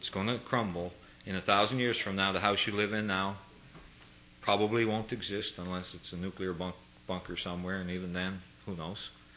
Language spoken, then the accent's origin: English; Canada; I'm a Canadian.